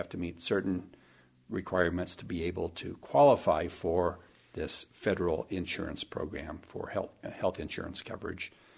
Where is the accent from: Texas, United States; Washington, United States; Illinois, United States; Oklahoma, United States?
Oklahoma, United States; Brian, I grew up in Oklahoma. I don't often admit this in public